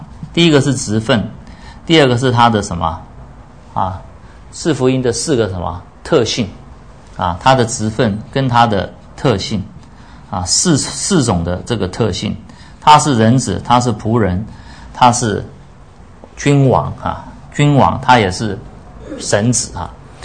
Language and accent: Chinese; China; 我们中国人比较不太有这种啊这种风俗了哈